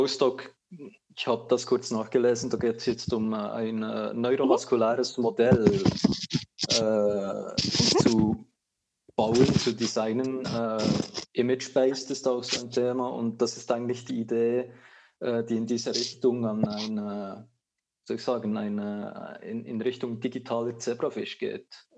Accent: Switzerland; du bist aus Österreich, ich bin aus der Schweiz

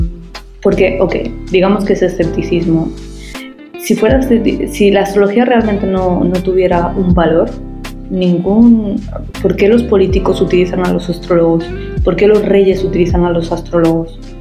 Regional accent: Madrid, Community of Madrid, Spain; nací en una familia de padres inmigrantes, que si los dos nacimos en Madrid, crecemos en Madrid, tenemos algunas cosas en común, como es la cultura

